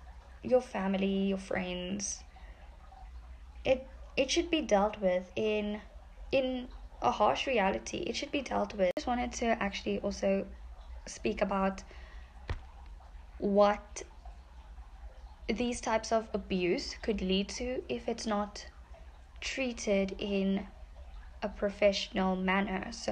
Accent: South Africa; especially as a South African, I see it happening.

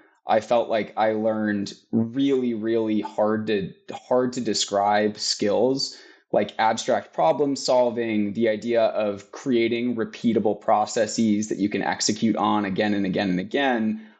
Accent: Boston, Massachusetts, United States; I'll take, you know, my background as a Bostonian as an example.

